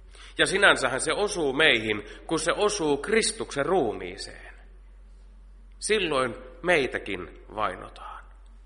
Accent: Keuruu, Central Finland, Finland; Ja minä ajattelin nuoruudessani, kun Keurulla elin ja vaikutin

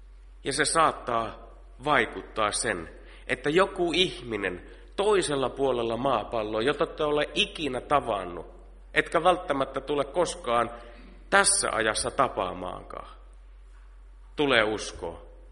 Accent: Keuruu, Central Finland, Finland; Ja minä ajattelin nuoruudessani, kun Keurulla elin ja vaikutin

